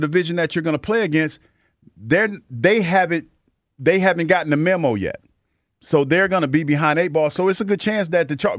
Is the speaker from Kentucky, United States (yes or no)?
no; Mansfield, Ohio, United States; I had a friend of mine, his Clay Caudill, he's from Mansfield, my hometown, had a chance to go to LSU and play tight end.